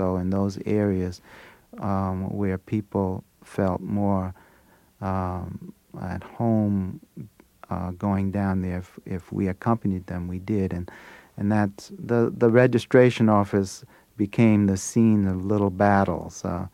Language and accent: English; New York City, New York, United States; we grew up in the Harlem River houses in New York City, which was a low-rent income project, but it turned out to be a little village.